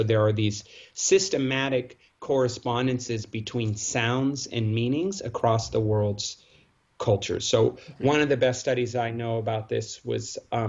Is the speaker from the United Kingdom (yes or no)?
no; Brazil; English is a second language; Or like I grew up in Brazil, I speak Portuguese a lot better than I speak any Amazonian language.